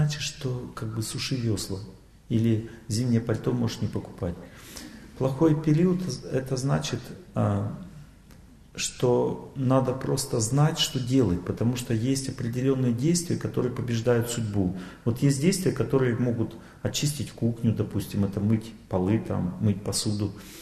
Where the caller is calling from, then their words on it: Ukraine; Вот, я привет всем из Украины говорю вот об этом.